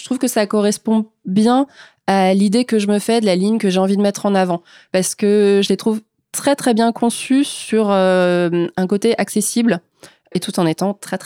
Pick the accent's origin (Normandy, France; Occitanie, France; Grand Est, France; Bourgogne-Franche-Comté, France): Grand Est, France; moi, j'ai grandi en Alsace, donc j'ai grandi avec Tommy Ungerer.